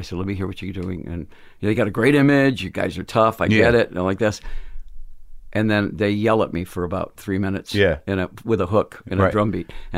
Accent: Phoenix, Arizona, United States; now in Los Angeles, United States; when I came to LA from Phoenix.

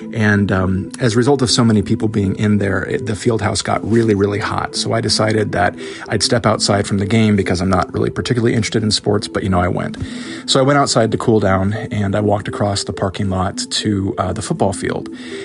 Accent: Iowa, United States; now in Erie, United States; I live in Erie, Pennsylvania, and I'm originally from Iowa

